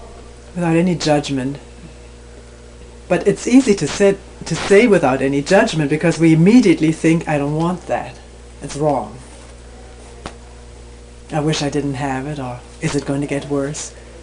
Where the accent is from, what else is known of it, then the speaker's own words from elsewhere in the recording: Germany; I grew up in Nazi Germany, half Jewish. The three children were baptized in Protestant church